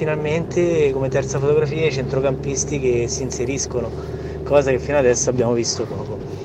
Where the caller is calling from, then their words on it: Rome, Lazio, Italy